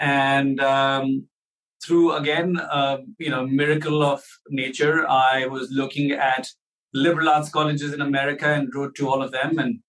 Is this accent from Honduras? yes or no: no; India; born there; I was born in India.